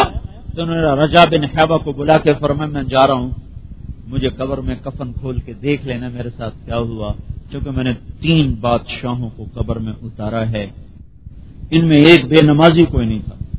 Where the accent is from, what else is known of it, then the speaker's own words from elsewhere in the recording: Sialkot, Punjab, Pakistan; تو میں پھر ویگن میں چلا گیا, سیالکوٹ کا رہنے والا ہوں, ویگن میں بیٹھا تھا